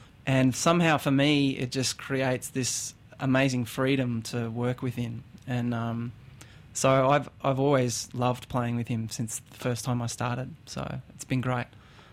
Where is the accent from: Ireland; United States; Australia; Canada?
Australia; But I'm an Aussie pretty much at heart. I was basically living back in Australia by the time I was not even quite 2 years old.